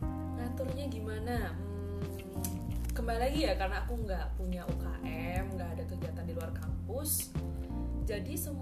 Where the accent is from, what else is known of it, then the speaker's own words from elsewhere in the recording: Madiun, East Java, Indonesia; Asli Madiun.